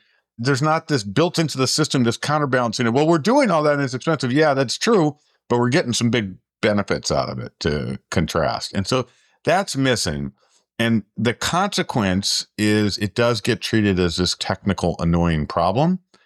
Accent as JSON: {"language": "English", "town": "Chicago", "region": "Illinois", "country": "United States", "tie": "born or raised there", "said": "What my hometown of Chicago was in the 60s and 70s."}